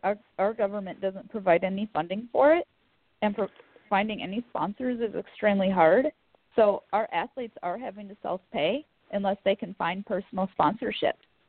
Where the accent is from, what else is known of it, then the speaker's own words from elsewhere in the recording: Oscoda, Michigan, United States; also born or lived in Italy; Like, I was born in Italy, but I grew up during school in Oscoda.